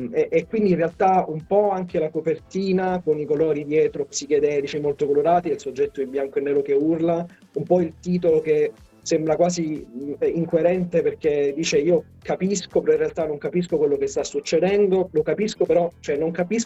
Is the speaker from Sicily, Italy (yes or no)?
yes; Palermo, Sicily, Italy; però entrambi di Palermo. E poi si sono trasferiti quando io ero ancora piccolino, e quindi sono cresciuto in realtà a Palermo, infatti dall'aspetto di sette comunque sono siciliano.